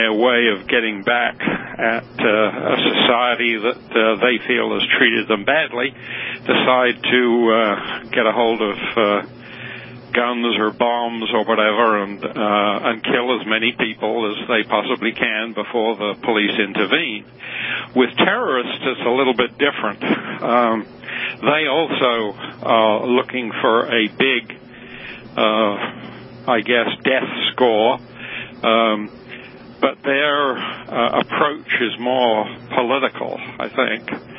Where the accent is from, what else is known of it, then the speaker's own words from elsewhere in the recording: United Kingdom; moved away as an adult; Born and brought up in Britain, and I left there after I left the Royal Military Police, went to Canada